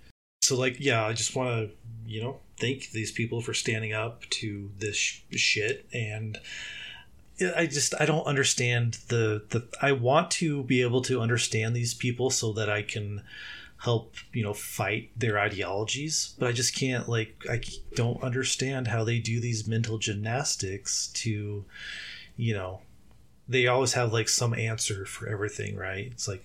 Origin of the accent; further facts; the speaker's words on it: Mountain Home, Idaho, United States; growing up in Mountain Home, like, the only diversity we had was people from the Air Force that would come in, live there for, you know, maybe a year or two, and then they'd be gone.